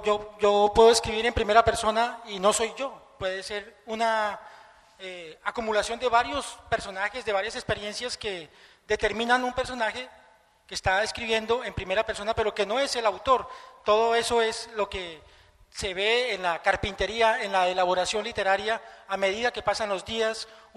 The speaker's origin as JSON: {"language": "Spanish", "country": "Colombia", "said": "excepto como un colombiano más que está viviendo en un pueblo."}